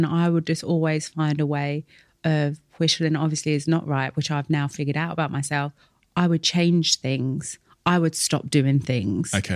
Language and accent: English; London, United Kingdom; that grew up in East London.